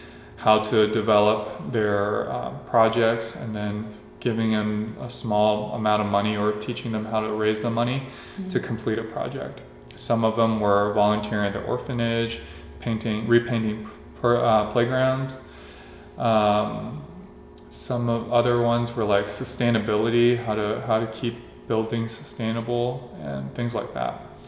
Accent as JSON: {"language": "English", "country": "China", "tie": "born or raised there", "said": "And I grew up in China, I was born there, and the buildings all look very similar."}